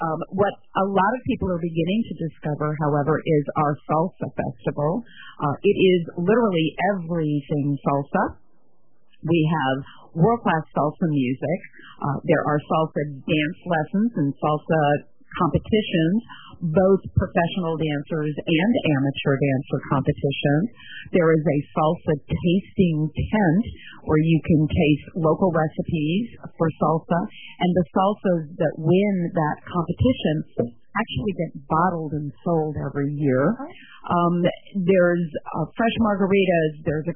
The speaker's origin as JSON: {"language": "English", "town": "New Orleans", "region": "Louisiana", "country": "United States", "tie": "born or raised there", "moved": "yes", "lives_now": "Oxnard, United States", "said": "Grew up in Louisiana, but I've lived out here on the West Coast for almost 15 years now."}